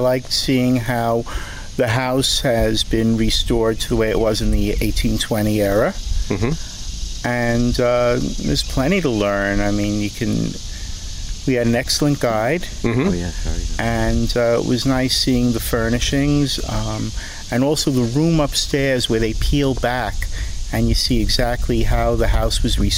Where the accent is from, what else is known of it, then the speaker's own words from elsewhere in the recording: Brooklyn, New York, United States; I'm from Brooklyn, New York.